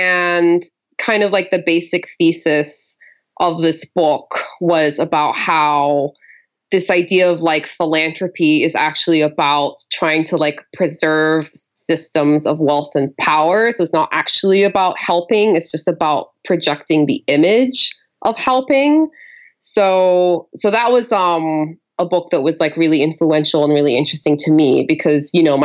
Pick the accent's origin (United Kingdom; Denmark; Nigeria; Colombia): Colombia; moved away as an adult; now in United States; my experience of growing up in Colombia as a child was just being told constantly, like, oh God, Colombia, it's so dangerous.